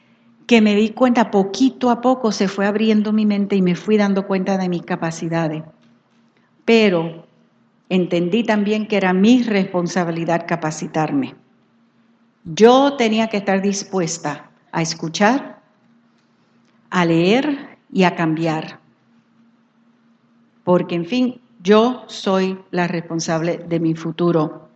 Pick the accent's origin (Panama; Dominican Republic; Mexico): Panama; born there; also born or lived in United States / France; Hija de militar, yo nací en Panamá. Viví en distintos estados en Estados Unidos. Cuando pequeña viví en Francia 3 años.